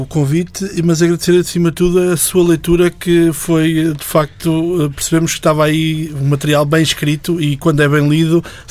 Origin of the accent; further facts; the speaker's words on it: Canas de Senhorim, Viseu, Portugal; sendo da região, eu sou de Canas de Senhorinho, Mário de Nelas, de Viseu atualmente